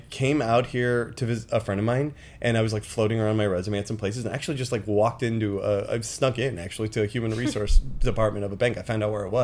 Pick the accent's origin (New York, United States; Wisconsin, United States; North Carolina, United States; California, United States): California, United States; Los Angeles; No, I grew up in Los Angeles.